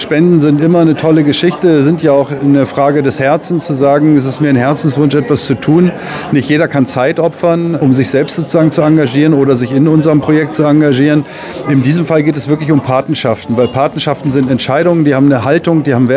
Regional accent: Lower Saxony, Germany; Weil wir kommen hier alle aus der Region, alle, die im Verein aktiv sind, sind von Celle bis Braunschweig, von Wolfenbüttel bis Wolfsburg und alles, was dazwischen ist, das sind die Aktiven.

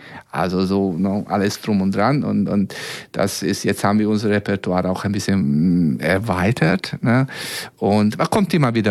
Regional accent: Belgrade, Serbia; eine wirklich super Sängerin aus Belgrad, aus meine Heimat

